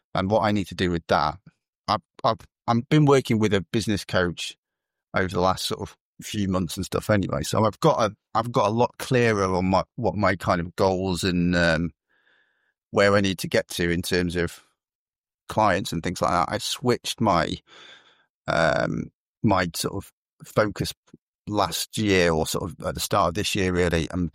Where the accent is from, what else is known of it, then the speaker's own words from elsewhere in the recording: Swindon, South West England, United Kingdom; born there; also born or lived in Germany; I was brought up as a kind of Air Force brat. So I was born in Swindon. I lived in Germany for 6 years. I lived in all kinds of different places. I went to about 16 different schools over my childhood.